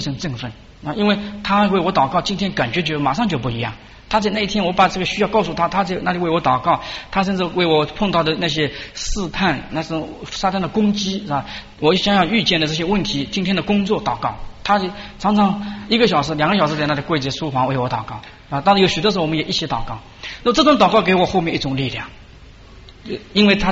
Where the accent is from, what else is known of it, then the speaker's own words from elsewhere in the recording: Shaoxing, Zhejiang, China; 我们回到两个人回到我的老家，在那个在绍兴那边